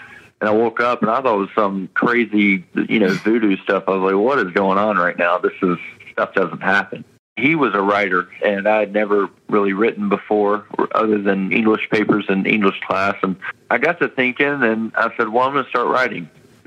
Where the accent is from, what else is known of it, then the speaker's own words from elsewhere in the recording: West Monroe, Louisiana, United States; I was born and raised in Louisiana. I come from Monroe, West Monroe area, and joined the Army at 17